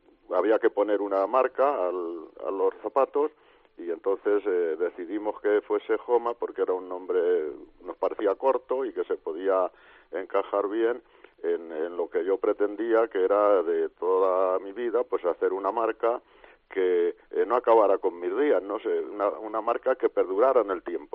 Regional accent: Portillo, Castile and León, Spain; Bueno, yo nací en Portillo, como ya se ha dicho, y hace 75 años

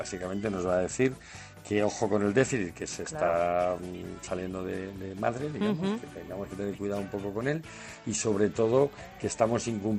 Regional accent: Spain; Como españoles

